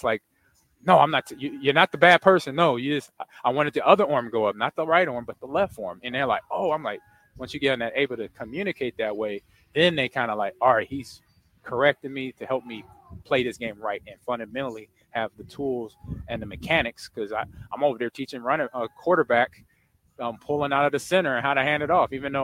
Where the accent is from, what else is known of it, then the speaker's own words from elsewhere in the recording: Omaha, Nebraska, United States; see these kids, I see me, you know, at the Boys and Girls Club on the north side of Omaha.